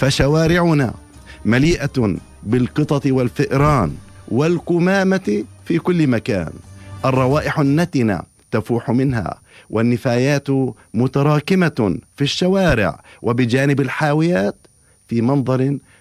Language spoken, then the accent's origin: Arabic; Palestine; لتكون بلادنا فلسطين بكراها بمدنها بمخيماتها مثالا للنظافة كما كانت سابقا